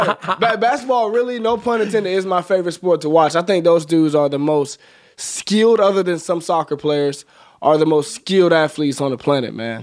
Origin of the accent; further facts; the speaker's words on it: Smithfield, Alabama, United States; Yeah, I'm from Birmingham, right outside the city, from a small little community called Smithfield.